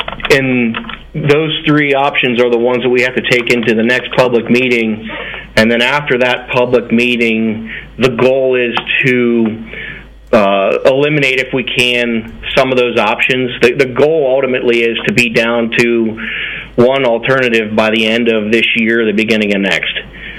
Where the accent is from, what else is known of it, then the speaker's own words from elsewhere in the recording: Pennsylvania, United States; Well, I grew up in Center County, so.